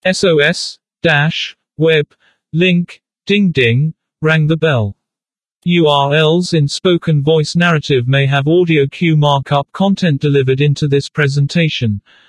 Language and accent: English; California, United States; She being a former 911 emergency dispatch operator for the San Bernardino County here in my hometown.